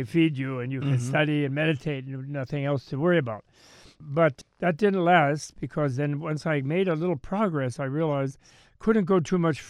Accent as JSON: {"language": "English", "country": "United States", "tie": "born there", "said": "as an American being born in this country, in this life, I had to do something in this country"}